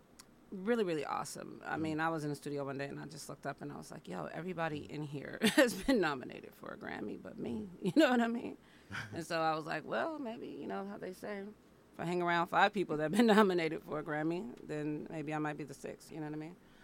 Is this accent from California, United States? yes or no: yes; Oakland, California, United States; I come from Oakland